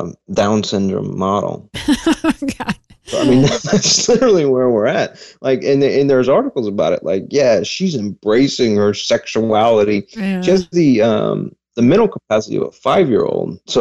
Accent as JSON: {"language": "English", "town": "Columbus", "region": "Ohio", "country": "United States", "tie": "born or raised there", "said": "In my hometown, Columbus, Ohio, the whites have all moved to the center of the city."}